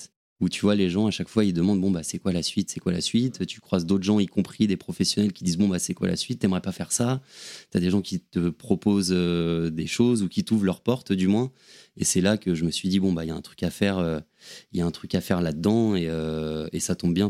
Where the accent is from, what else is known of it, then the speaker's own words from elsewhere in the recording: Paris, Île-de-France, France; je suis parisien, j'ai grandi à Paris et j'étais souvent entouré avec mes potes, machin. Et j'ai déménagé en 2016, je crois, à Aix-en-Provence pour le boulot pendant un an et demi.